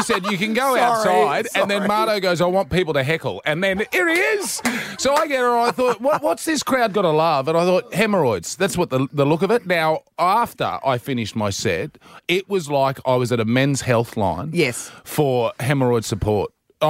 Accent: Queensland, Australia; It's lovely to be here in my home state of Queensland with my jumper on in December.

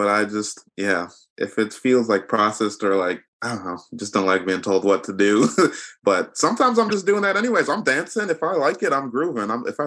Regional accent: Nigeria; Both my parents are pastors and I'm Nigerian and like pretty much most Nigerian culture, it's like religion and spirituality is like ingrained into the culture.

